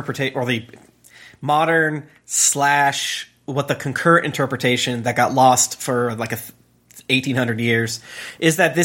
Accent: United States; the thing that is really frustrating as an American former Christian

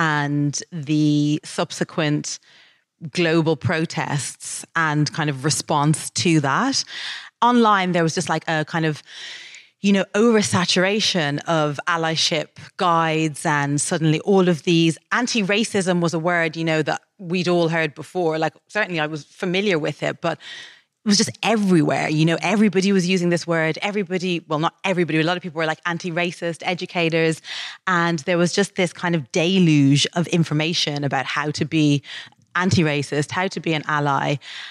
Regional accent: Dublin, Leinster, Ireland; When I was growing up in Dublin, there were like so many horses, so many urban horses.

